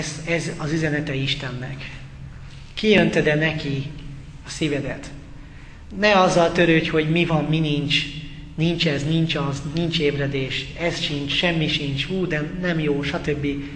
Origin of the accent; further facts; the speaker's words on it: Győr, Győr-Moson-Sopron, Hungary; now in Sárbogárd, Hungary; én ugye Sopronban voltam lelkész, és Sopronból visszaköltöztünk Sárbogádra, a feleségem odavaló, ugye én meg Győrből származom